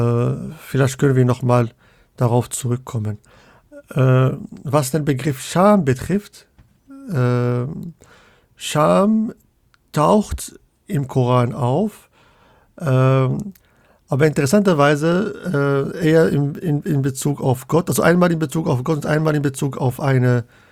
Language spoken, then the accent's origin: German; Casablanca, Casablanca-Settat, Morocco; now in Hamburg, Germany; Ich wohne in Hamburg, arbeite an der Uni Münster. Ich komme ursprünglich aus Casablanca.